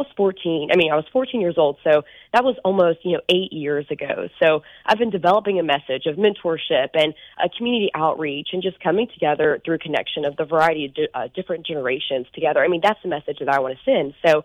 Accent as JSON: {"language": "English", "town": "Sylacauga", "region": "Alabama", "country": "United States", "said": "I'm from Sylacauga, which is, I like to say, you know, the happiest place on earth."}